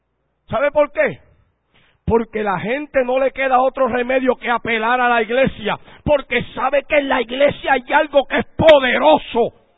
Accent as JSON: {"language": "Spanish", "town": "Yabucoa", "country": "Puerto Rico", "said": "nosotros somos de Yabucoa"}